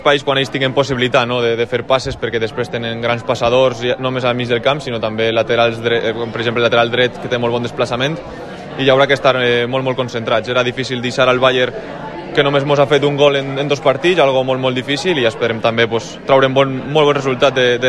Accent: Villarreal, Valencian Community, Spain; L'equip del meu poble m'està permetint disfrutar, no?, d'unes semifinals de Champions, i és algo únic.

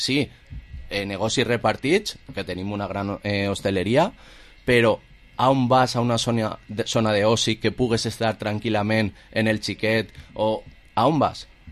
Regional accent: Vila-real, Valencian Community, Spain; Som gent de Villarreal que aposta per gent de Villarreal

